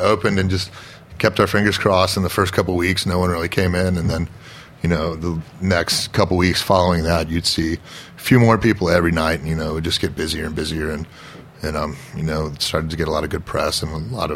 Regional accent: Atlanta, Georgia, United States; Yeah, I'm originally from Atlanta and I had been living kind of all over the country

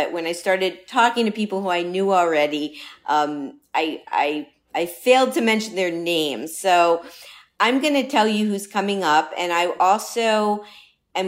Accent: Miami, Florida, United States; Miami, Florida, my hometown, nominee for Outstanding Baker.

